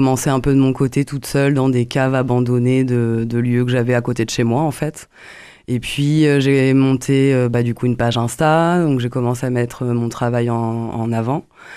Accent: Normandy, France; Comme je viens de Normandie et que j'étais à la campagne, il n'y avait pas grand chose à faire

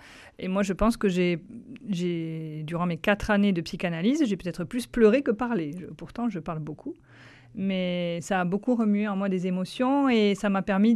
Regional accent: Southwest France, France; Oui, puis je venais du Sud-Ouest aussi. Ma région me manquait peut-être aussi.

